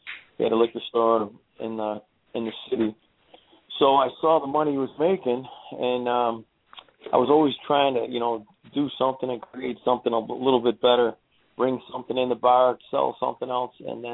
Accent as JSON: {"language": "English", "town": "Oakland", "region": "California", "country": "United States", "tie": "born or raised there", "said": "I grew up in Oakland, which is right down the street from where we're at."}